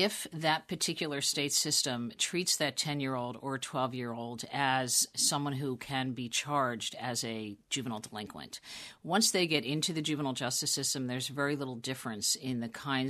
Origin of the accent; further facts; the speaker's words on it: Pennsylvania, United States; So let me talk about my home state of Pennsylvania.